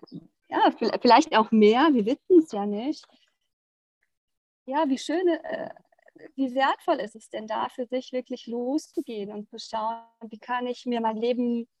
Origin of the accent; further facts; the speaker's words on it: Germany; born there; also ich finde, wir sind wirklich, ne, also in Deutschland geboren, haben wir doch sehr viele Möglichkeiten